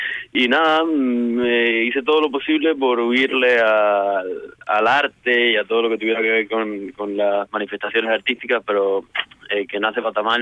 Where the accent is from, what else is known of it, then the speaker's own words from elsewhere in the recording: Cuba; nunca me siento más cubano que cuando estoy fuera de Cuba.